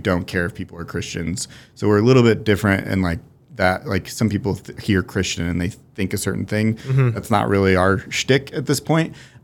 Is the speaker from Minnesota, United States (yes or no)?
no; Salina, Kansas, United States; I grew up in Salina.